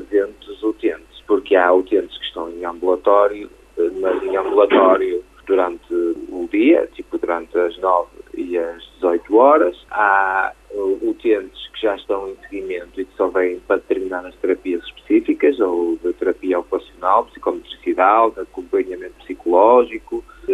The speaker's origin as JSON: {"language": "Portuguese", "town": "Barcelos", "region": "Braga", "country": "Portugal", "said": "estou feliz como barcelense"}